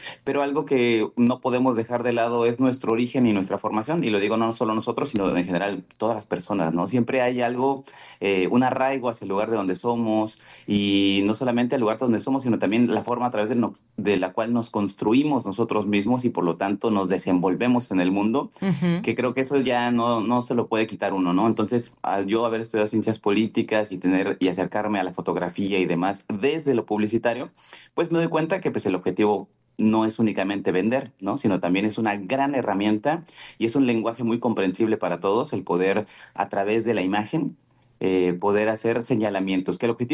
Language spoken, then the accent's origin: Spanish; Oaxaca, Mexico; tiene su origen allá, nosotros somos oaxaqueños